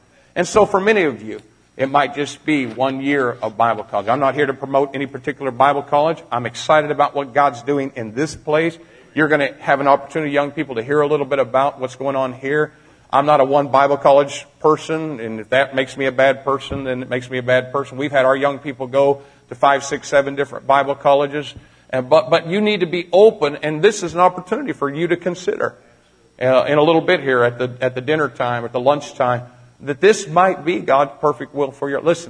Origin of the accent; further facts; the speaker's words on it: Greencastle, Indiana, United States; born there; and I was born in Greencastle, Indiana.